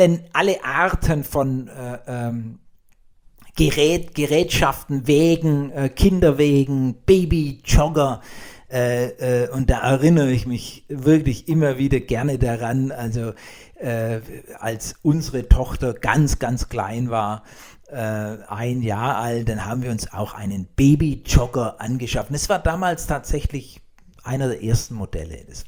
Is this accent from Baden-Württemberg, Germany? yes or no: yes; Blaubeuren, Baden-Württemberg, Germany; Ich komme aus Blaubeuren auf der Alp, ja. Und dann bin ich in Blaubeuren mit so einem Babyjogger gelaufen.